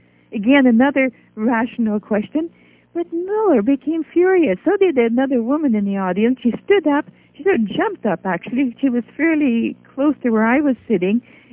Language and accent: English; Norway; moved away; since I grew up in Norway, and we lived in peace and freedom